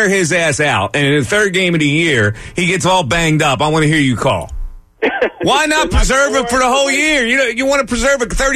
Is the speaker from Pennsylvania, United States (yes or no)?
yes; Pennsylvania, United States; And I remember Bucks County Courier Times in my hometown newspaper, right?